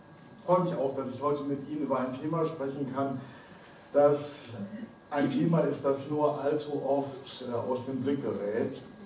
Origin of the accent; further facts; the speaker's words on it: North Rhine-Westphalia, Germany; born there; now in Kiel, Germany; Ich bin gebürtiger Westfale, nein, eigentlich bin ich immer noch Westfale, auch wenn ich jetzt schon 10 Jahre in Kiel wohne.